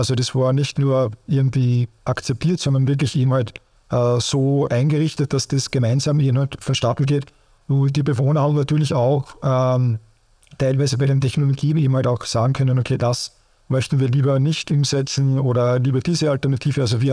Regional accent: Austria; so wie es eben halt beim Großteil oder fast ausschließlich der Fall ist bei uns in Österreich

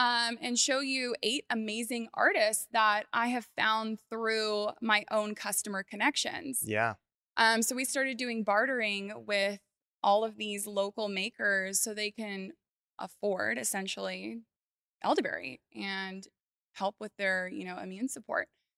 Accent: California, United States; now in Texas, United States; I'm from Northern California, been in Texas for 12 years.

